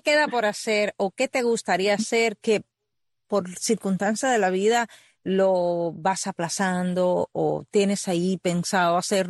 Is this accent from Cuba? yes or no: yes; Sancti Spíritus, Cuba; la tierra del Espíritu Santo.